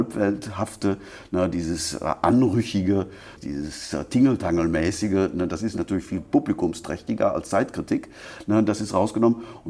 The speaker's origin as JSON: {"language": "German", "region": "North Rhine-Westphalia", "country": "Germany", "tie": "born or raised there", "said": "ein kleines Geschäft in meiner Heimatstadt Altenheim im Sauerland aufgemacht."}